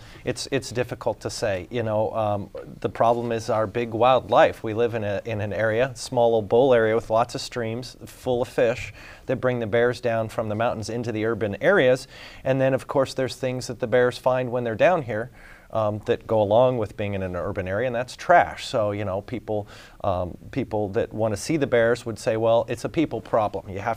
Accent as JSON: {"language": "English", "town": "Fairbanks", "region": "Alaska", "country": "United States", "said": "Now, as we've joked about before on this program, I am from Fairbanks, and you can insert your own joke there."}